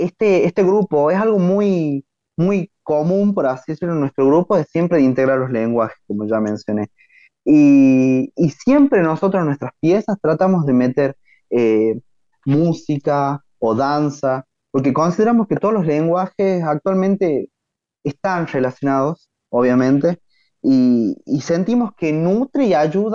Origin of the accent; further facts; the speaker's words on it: La Rioja, Argentina; nuestra provincia, porque también nosotros, como riojanos y riojanas